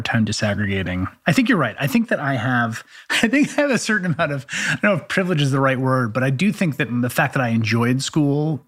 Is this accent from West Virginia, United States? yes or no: no; New York City, New York, United States; I've witnessed that firsthand growing up in the Bronx among first generation families, right?